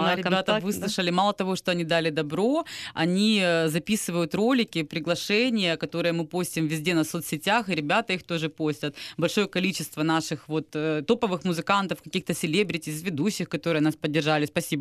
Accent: Kyiv, Ukraine; Я сама киевлянка

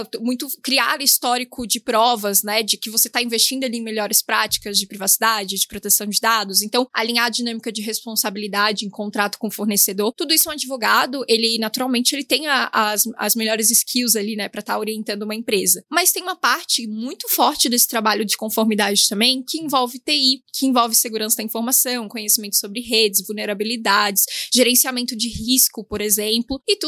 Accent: Florianópolis, Santa Catarina, Brazil; eu sou de Florianópolis, talvez o sotaque vai entregar um pouco aqui, né?

